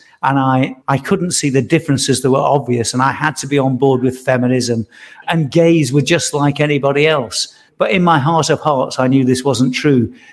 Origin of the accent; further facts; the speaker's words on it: Nottingham, East Midlands, United Kingdom; being that I'm from Nottingham